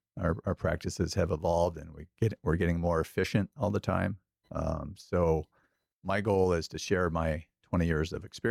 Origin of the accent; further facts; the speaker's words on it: Pacific Northwest, United States; Even though I grew up in the Pacific Northwest, I knew more than I realized just having hiked a lot.